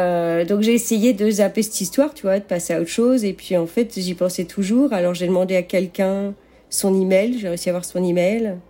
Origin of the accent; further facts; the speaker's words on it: Rennes, Brittany, France; now in Las Vegas, United States; j'ai 40 ans, j'habite à Las Vegas. À l'origine, je suis de Bretagne, de Rennes.